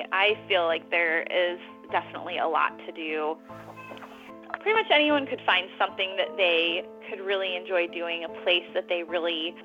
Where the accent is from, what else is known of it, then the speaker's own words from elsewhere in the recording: California, United States; I grew up in Southern California